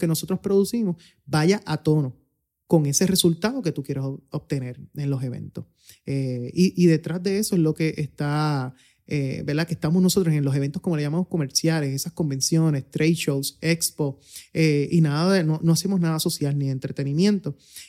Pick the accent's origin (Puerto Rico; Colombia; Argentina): Puerto Rico; en que en Puerto Rico somos latinos, nos gusta estrechar la mano, nos gusta vernos cara a cara para hacer negocios.